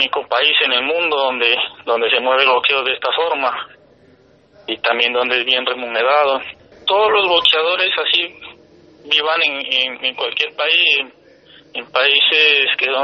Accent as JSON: {"language": "Spanish", "town": "Sandoná", "region": "Nariño", "country": "Colombia", "said": "orgulloso de representar a mi pueblo, ¿no? Ya que, pues, en este caso, como boxeadores no han salido de Sandoná y sobre todo boxeadores profesionales, entonces me siento orgulloso de representar a Sandoná"}